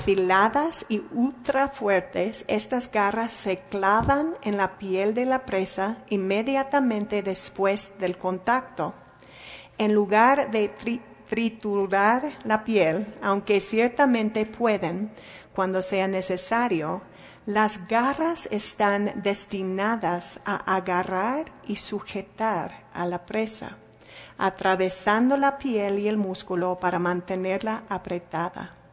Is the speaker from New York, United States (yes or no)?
no; Chicago, Illinois, United States; Pues yo me imagino, vengo de Wisconsin, Chicago, esta área, y allí tenemos osos negros